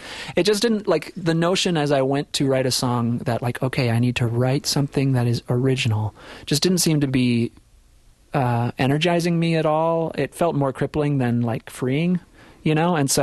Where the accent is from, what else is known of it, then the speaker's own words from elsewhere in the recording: Amery, Wisconsin, United States; I grew up in Amory, Wisconsin, which is a little town